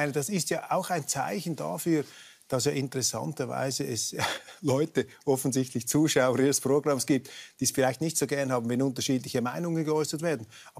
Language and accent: German; Switzerland; Also ich würde mich als Schweizer, bin ich dem Fanclub der Schweiz zugehörig.